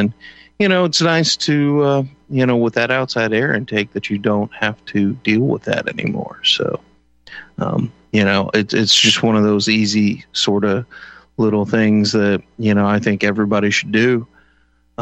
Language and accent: English; Texas, United States; But, you know, I'm from Texas, so that's that's a little bit more of a grievous thing down there.